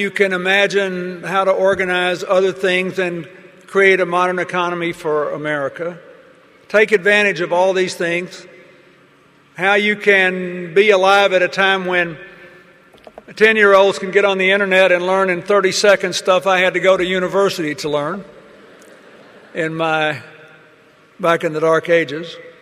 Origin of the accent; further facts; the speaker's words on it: Arkansas, United States; But then you can deny me a lot of credit since I'm from Arkansas.